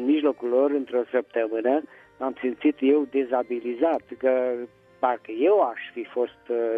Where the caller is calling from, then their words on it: Petroșani, Hunedoara County, Romania; din Petroșani.